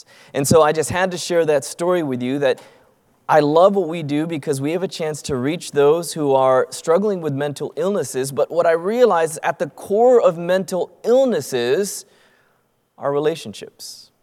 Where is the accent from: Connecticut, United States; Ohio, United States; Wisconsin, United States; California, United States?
California, United States; Loma Linda; I was born and raised in Loma Linda, California, and I lived there my entire life until just a few months ago when we moved here.